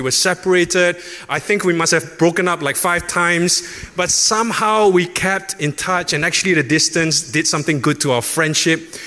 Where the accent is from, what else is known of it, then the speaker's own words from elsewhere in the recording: Peninsular Malaysia, Malaysia; I'm from West Malaysia.